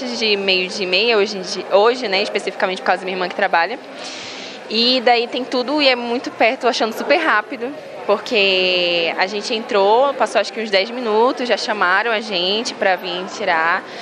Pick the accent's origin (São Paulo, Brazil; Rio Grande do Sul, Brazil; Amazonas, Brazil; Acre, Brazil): Amazonas, Brazil; Manaus; moved away; eu sou uma, né, que vim de Manaus.